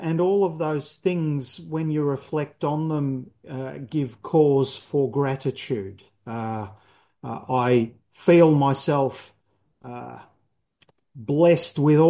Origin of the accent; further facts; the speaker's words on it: Sunshine, Victoria, Australia; I'm 55 years old now, and I was born in Sunshine in Melbourne's West. I had, if you like, the experience of growing up in a village. West Sunshine had a strong Maltese community, many migrants. My dad was a migrant.